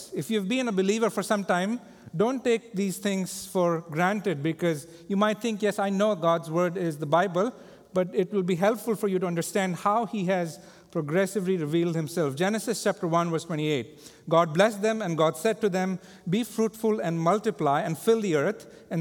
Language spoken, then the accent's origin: English; India; moved away as an adult; I grew up in India, as some of you know. I never imagined that I'll be living outside of India as an adult and will be involved in ministry.